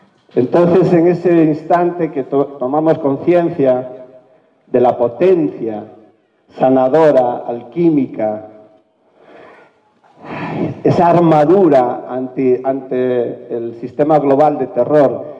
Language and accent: Spanish; Galicia, Spain; de donde yo soy, que es Galicia, hay una frase, hay un mantra, una frase mítica